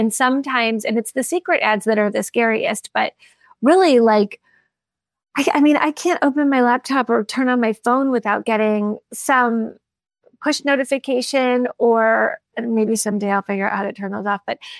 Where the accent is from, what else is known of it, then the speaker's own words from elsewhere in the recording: Chicago, Illinois, United States; now in Los Angeles, United States; So I come to Los Angeles from Chicago, and eventually I quit smoking.